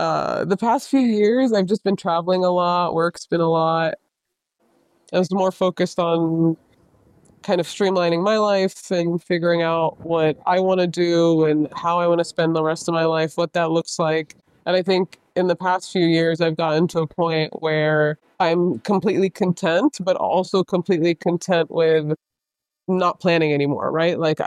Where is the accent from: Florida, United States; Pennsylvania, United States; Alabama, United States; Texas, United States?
Florida, United States; St. Petersburg; I was born in St. Pete, grew up between St. Pete and Tampa. So I've been in the Tampa Bay area my entire life.